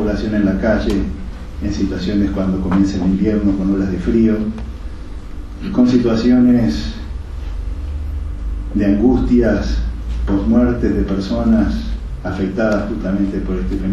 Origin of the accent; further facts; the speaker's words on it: Uruguay; Yo creo que nosotros como uruguayos no podemos hoy hablar de temas de cambio climático sin ponernos en la presión.